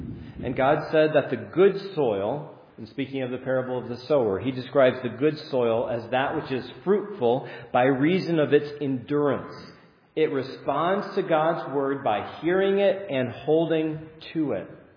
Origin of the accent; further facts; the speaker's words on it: Mackinac City, Michigan, United States; because I'm from Mackinac City, Michigan